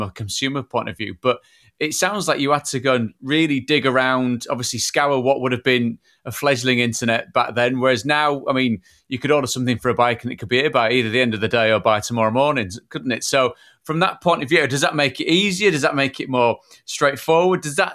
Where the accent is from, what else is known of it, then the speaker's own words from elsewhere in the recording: Yorkshire and the Humber, United Kingdom; To a kid growing up in Yorkshire that was nowhere near Route 66, it was always an iconic motorbike.